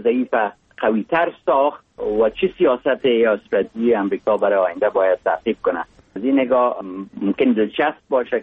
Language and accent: Persian; Mazar-i-Sharif, Balkh, Afghanistan; born there; در جای مثل مزار شریف که در اونجا متولد شدم